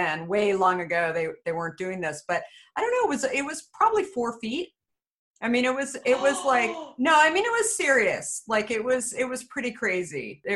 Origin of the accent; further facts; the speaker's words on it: Phoenix, Arizona, United States; also born or lived in Scottsdale; I grew up in Phoenix, Scottsdale area, and it was at the local mall.